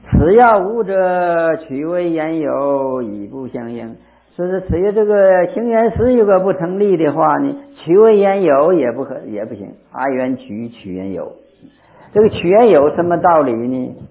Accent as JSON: {"language": "Chinese", "region": "Northeast China", "country": "China", "said": "这个我们东北，我是东北人呢、啊，因为那个我是乡下人呢、啊。"}